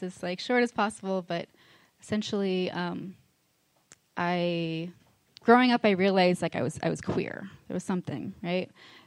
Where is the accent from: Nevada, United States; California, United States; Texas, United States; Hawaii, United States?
Hawaii, United States; Maui; And I grew up on Maui, Hawaii, and so there was also like when I was in high school